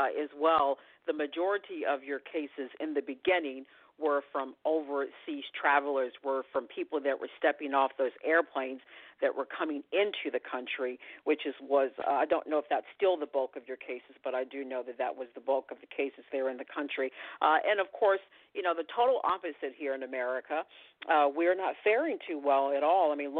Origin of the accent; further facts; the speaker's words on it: United States; I am American journalist and photojournalist